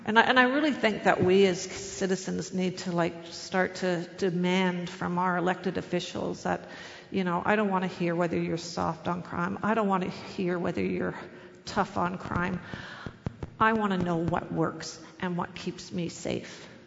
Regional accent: Toronto, Ontario, Canada; I'm from Toronto way back

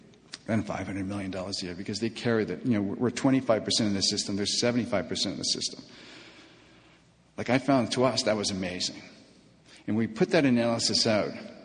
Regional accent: Thunder Bay, Ontario, Canada; we send you there, MPs from my hometown, Thunder Bay, to Ottawa.

